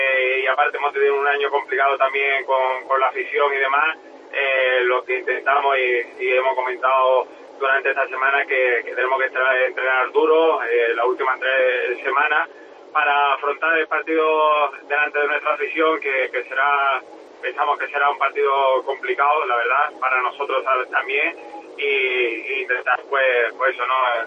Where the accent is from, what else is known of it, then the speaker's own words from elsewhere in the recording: Cádiz, Andalusia, Spain; como normal yo soy gaditano, he nacido allí